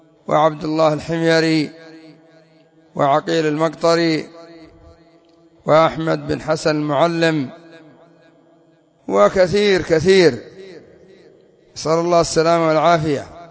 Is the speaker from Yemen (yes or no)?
yes; Yemen; وعندنا في اليمن أنشأوا مجلة